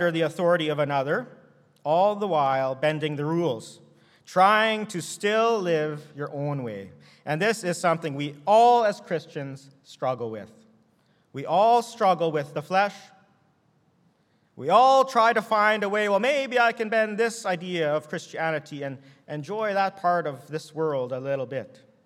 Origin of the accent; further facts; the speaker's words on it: Manitoba, Canada; That's how we do things in Manitoba. And why? Because we're from Manitoba.